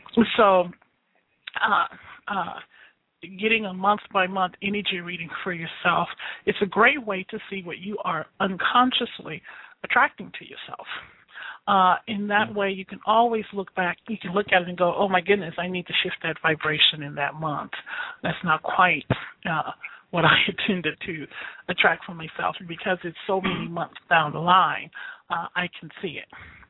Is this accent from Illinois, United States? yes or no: yes; Chicago, Illinois, United States; And I'm from Chicago, and they had a columnist named Ann Landers.